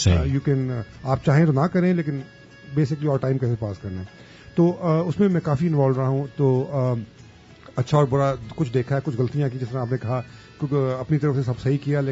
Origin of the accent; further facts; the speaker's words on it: Lahore, Punjab, Pakistan; also born or lived in United States; now in Riyadh, Saudi Arabia; میں اوریجنلی لاہور سے تعلق رکھتا ہوں اور میں پچھلے 25 سال سے میں پہلے امریکہ میں تھا پڑھائی کر رہا تھا